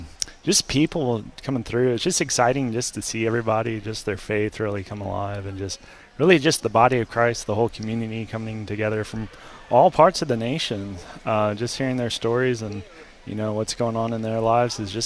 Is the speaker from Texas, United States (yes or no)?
yes; Texas, United States; Yeah, I've been really proud of my home state, Texas.